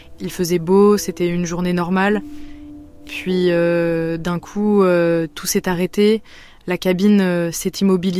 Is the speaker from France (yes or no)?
yes; Grenoble, Auvergne-Rhône-Alpes, France; j'ai 25 ans et j'ai grandi à Grenoble, Les montagnes, ça a toujours fait partie de ma vie.